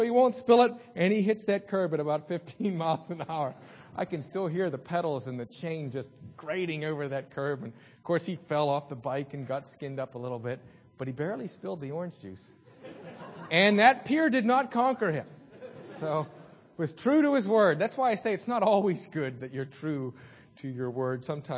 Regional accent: Salzburg, Austria; When I was a boy growing up in Salzburg, I had a good friend, Richie.

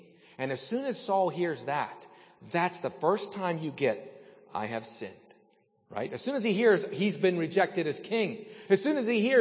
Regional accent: Saltsburg, Pennsylvania, United States; born there; I was born over on the Point, actually.

